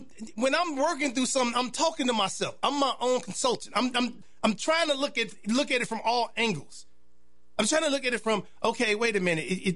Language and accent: English; Chicago, Illinois, United States; Well, I'm born and raised in Chicago. It's been a Democratic city and a Democratic state my whole life.